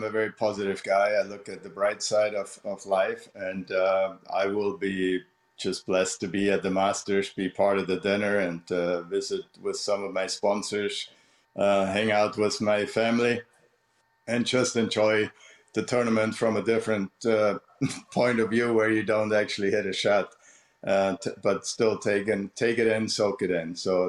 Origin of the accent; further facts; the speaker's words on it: Bavaria, Germany; I grew up near Munich. This is about an hour away from where I grew up.